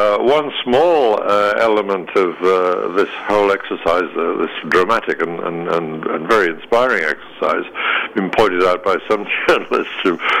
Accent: United Kingdom; As a Brit, I have to point out

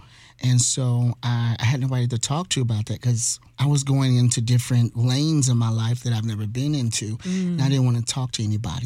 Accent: Chicago, Illinois, United States; also born or lived in Virginia; I'm originally from Virginia, but I was raised in Chicago.

